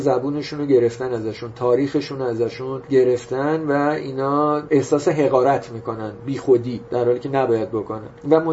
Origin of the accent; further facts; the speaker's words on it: Iran; من گفتم نخیر ایرونی هم